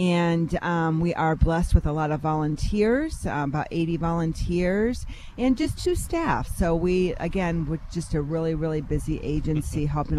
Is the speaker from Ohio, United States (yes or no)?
yes; Findlay, Ohio, United States; I am from Findlay.